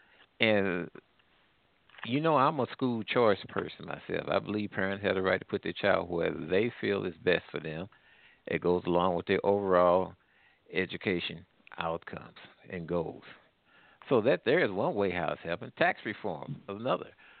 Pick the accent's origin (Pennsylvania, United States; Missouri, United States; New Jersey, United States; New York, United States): Missouri, United States; St. Louis; I'm from the St. Louis area. When you look down on the St. Louis skyline, you see buildings up put up, Clayton skyline.